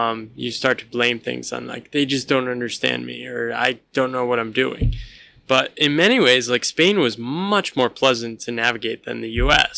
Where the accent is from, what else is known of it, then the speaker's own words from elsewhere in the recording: Connecticut, United States; I grew up in Connecticut in the forest, in the woods.